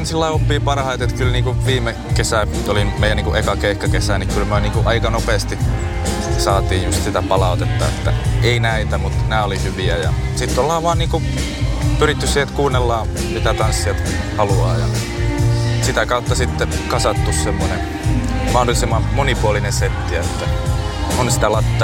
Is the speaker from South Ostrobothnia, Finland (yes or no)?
no; Lappeenranta, South Karelia, Finland; No alun perin ollaan Lappeenrannasta